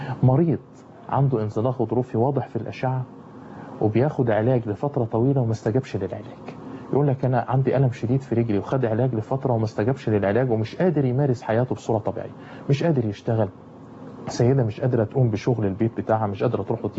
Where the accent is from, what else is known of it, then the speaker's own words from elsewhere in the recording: Egypt; واقدر ادلك على الناس اللي هم يمكن في عندنا في مصر واحد او اتنين